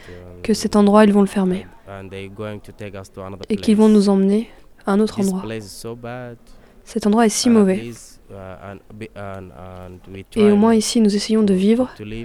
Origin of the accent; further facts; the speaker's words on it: Darfur, Sudan; Je suis du Soudan, Darfour.